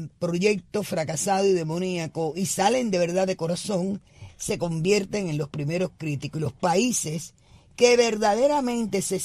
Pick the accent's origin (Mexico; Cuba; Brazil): Cuba; Si yo, como cubana, tú me negaste a mí mi derecho como cubana, si yo para entrar en mi país tengo que pedir un visado